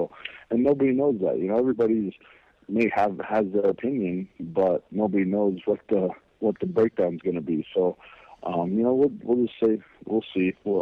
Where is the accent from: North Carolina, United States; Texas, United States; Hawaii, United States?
Hawaii, United States; We're Hawaiian, bro. I don't know about that ice skating.